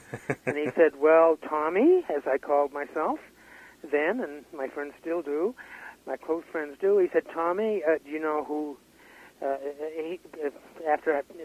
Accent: Charlottetown, Prince Edward Island, Canada; born there; I was born in Charlottetown. Mm-hmm. I'm a twin.

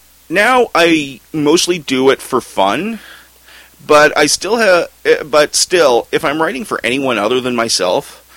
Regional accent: New Westminster, British Columbia, Canada; He grew up in Edmonds. I grew up in New West, Irish Catholics.

